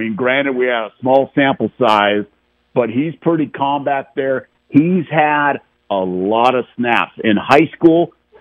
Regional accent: Portland, Oregon, United States; they were the closest NFL team to where we grew up in Portland.

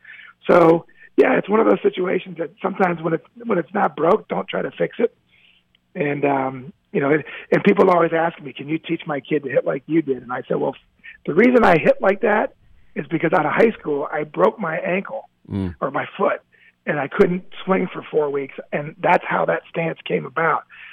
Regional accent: Cincinnati, Ohio, United States; And I said, well, believe it or not, I grew up in Cincinnati, Ohio.

